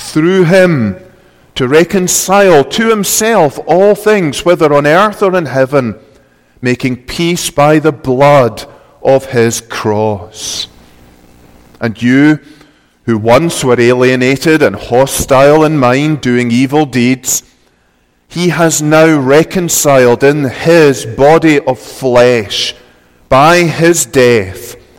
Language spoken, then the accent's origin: English; Scotland, United Kingdom; now in United States